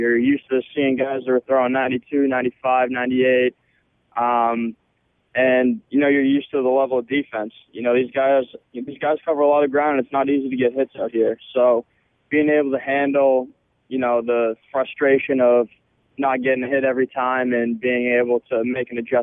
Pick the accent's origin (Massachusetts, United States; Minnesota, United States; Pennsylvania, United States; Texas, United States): Massachusetts, United States; And him being from Maine and I'm from Massachusetts, we're not too far away either.